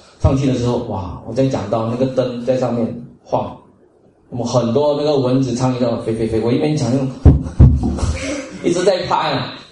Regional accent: Singapore; 所以我们在这里新加坡，我们在一个舒适的环境成长

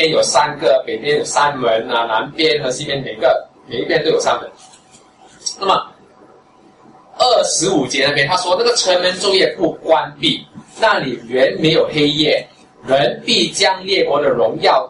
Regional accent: Singapore; 你知道我们是新加坡人

